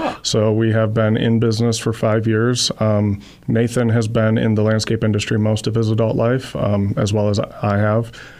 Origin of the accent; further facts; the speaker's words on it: Tupelo, Mississippi, United States; also born or lived in Alabama / Kenosha, Wisconsin; I was born in Tupelo, Mississippi, and I spent a good portion of my younger years between Mississippi and Alabama area. As I grew up, we ended up in Kenosha, Wisconsin, of all places.